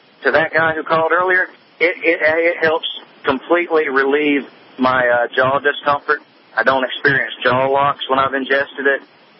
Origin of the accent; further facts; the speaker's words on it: Georgia, United States; I'm from Georgia.